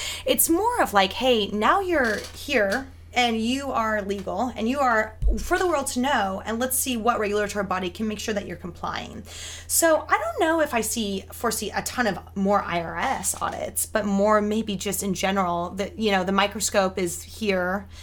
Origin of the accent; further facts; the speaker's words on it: Portland, Oregon, United States; I'm from Northeast Portland.